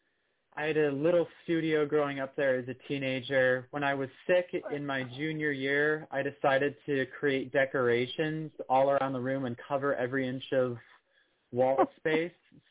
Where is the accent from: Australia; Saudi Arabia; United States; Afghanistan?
United States; Oakland, California; Yeah, so I was raised in Oakland. I grew up there. My parents had a house in the Oakland Hills.